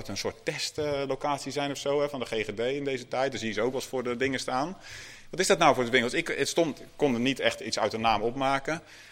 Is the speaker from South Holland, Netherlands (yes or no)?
no; Scherpenzeel, Gelderland, Netherlands; Ik kom van de Bijbelbelt, zoals ze dat noemen. Echt het hartje van de Bijbelbelt, vlakbij Veenendaal, uit Scherpenzeel.